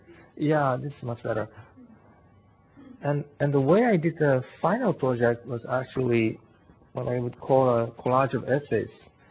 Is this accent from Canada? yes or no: no; Japan; I was born in Japan and grew up in Japan, so didn't grow up in Christianity